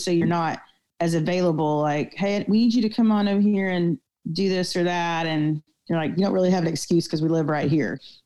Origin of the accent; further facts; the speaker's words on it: Arkansas, United States; now in Nashville, United States; and I grew up in Arkansas. But we all live in Nashville now.